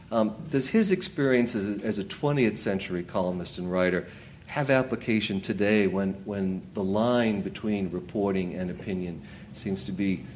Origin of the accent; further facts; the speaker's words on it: Boston, Massachusetts, United States; I am from Boston myself, and I tell everyone that it's hard to tell. Perhaps you can hear something of the accent in my voice.